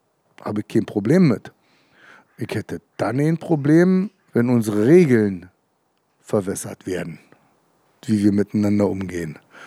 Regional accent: Germany; born there; Ich bin in der DDR geboren

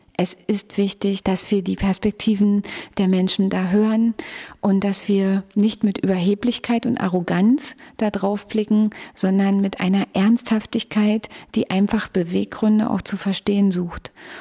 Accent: Brandenburg, Germany; Ich bin in Frankfurt an der Oder geboren, bin dort in einem kleinen Ort aufgewachsen. Und für mich spielt diese ostdeutsche Anfangsbiografie eine sehr wichtige Rolle.

